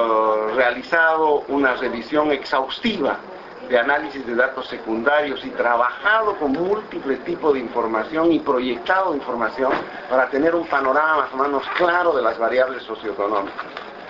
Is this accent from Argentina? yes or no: no; Bolivia; yo soy boliviano